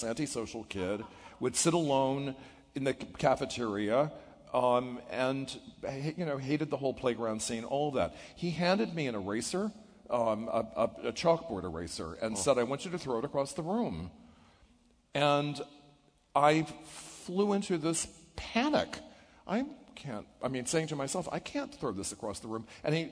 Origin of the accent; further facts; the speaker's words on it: Washington, District of Columbia, United States; So then I started to run away to Rock Creek Park. I grew up in Washington.